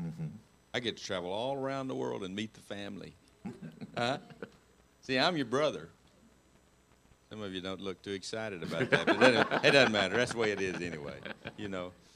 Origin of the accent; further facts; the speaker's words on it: Marked Tree, Arkansas, United States; moved away as an adult; Now, I'm from Mark Tree, Arkansas. Yeah, that's the usual response I get when I say Mark Tree, Arkansas, okay?